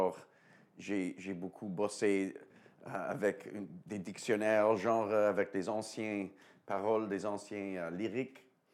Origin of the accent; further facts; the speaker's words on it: Chelsea, Quebec, Canada; J'ai vécu mon enfance à Québec, près de Ottawa, mais sur le côté québécois, la province de Québec, dans une petite ville qui s'appelle Chelsea. Et là, on était vraiment la seule famille juive dans la ville, village.